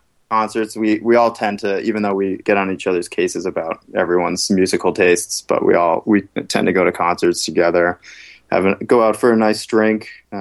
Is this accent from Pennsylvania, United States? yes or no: no; Massachusetts, United States; Jay and Matt are from New Hampshire and I'm from Massachusetts.